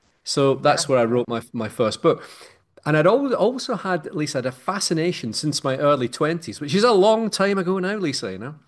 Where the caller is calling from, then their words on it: Edinburgh, Scotland, United Kingdom; I'm coming in from Edinburgh in Scotland. So afternoon time for me here